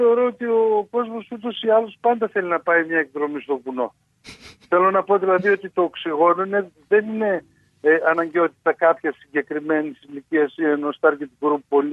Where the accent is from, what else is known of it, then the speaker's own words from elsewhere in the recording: Serres, Central Macedonia, Greece; Ναι, γεννήθηκε στις Σέρες και μάλιστα οι Σέρες